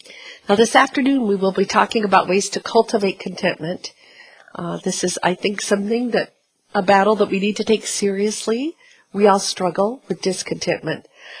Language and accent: English; Portland, Oregon, United States; And I grew up in Portland, Oregon, and I love Portland, Oregon.